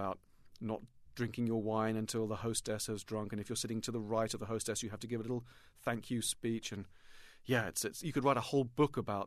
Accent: England, United Kingdom; I'm an Englishman, we have this weird kind of manners and all that kind of stuff.

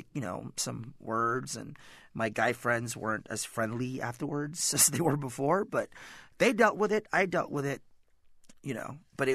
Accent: California, United States; And growing up in the Bay Area in California, it was just easier for me to come out of one of the closets.

